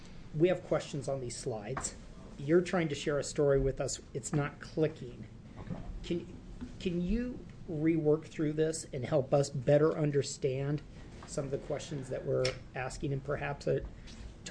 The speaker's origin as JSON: {"language": "English", "region": "Oregon", "country": "United States", "said": "I'm from Eastern Oregon. We use the term gals."}